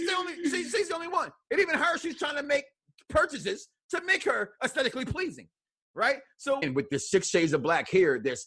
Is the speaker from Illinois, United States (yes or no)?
yes; Chicago, Illinois, United States; Because everybody knows how I feel about New York. I'm from Chicago.